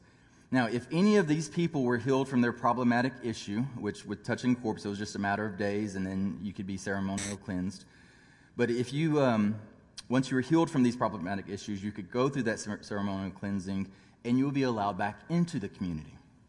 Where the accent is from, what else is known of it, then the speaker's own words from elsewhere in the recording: Louisiana, United States; now in Virginia, United States; When I was growing up in Louisiana, many of the people in my small hometown would warn, "Don't touch an armadillo.